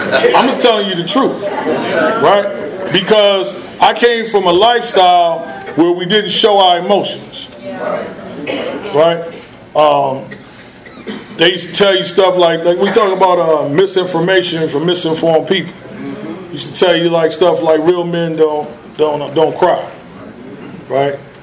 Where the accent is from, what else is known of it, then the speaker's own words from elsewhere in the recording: Washington, District of Columbia, United States; I'm born and raised in Washington, D.C. I got clean in Ohio.